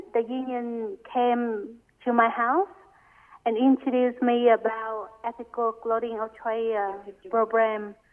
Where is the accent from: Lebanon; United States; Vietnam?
Vietnam; I came from Vietnam.